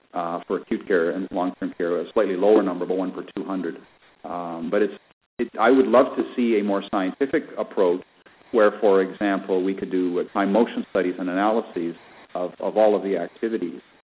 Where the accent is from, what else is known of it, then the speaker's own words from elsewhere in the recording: Canada; I participated, and as a Canadian representative, to have a Delphi kind of process to come up with a number that felt right.